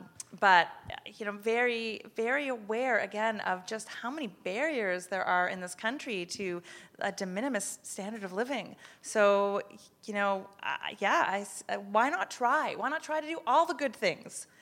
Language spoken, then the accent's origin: English; Canada; Once again, I come from Canada.